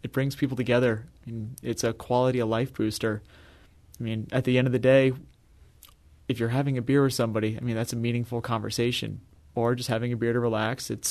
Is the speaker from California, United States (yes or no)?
no; Denver, Colorado, United States; I'm from Denver, originally, and Denver is still my home.